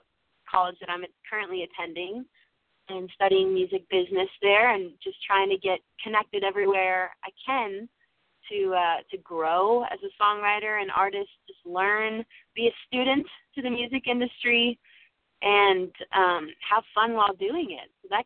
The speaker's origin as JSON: {"language": "English", "town": "Lindsay", "region": "Ontario", "country": "Canada", "said": "I'm originally from Ontario, Canada, a little town called Lindsay that is 2 hours northeast"}